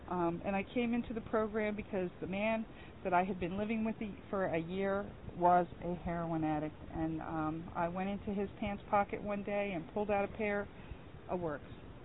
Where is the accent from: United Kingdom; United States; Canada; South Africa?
Canada; Maple, Ontario; I'm originally from Toronto. I grew up in a little town. It was actually a village outside of Toronto called Maple.